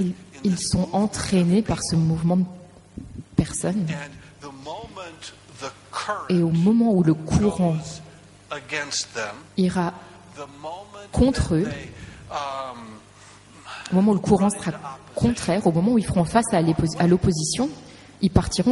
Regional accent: United States; je viens des États-Unis d'Amérique, et c'est un pays où, ok, toutes les cultures sont différentes

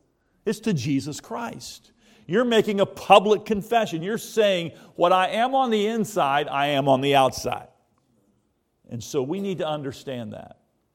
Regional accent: United States; I mean, I'm an American.

